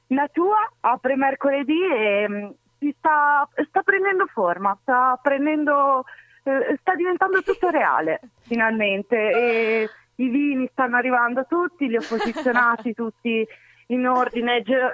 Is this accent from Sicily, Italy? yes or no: no; Liguria, Italy; also born or lived in Tuscany; volevo tornare invece nella mia terra d'origine, in Liguria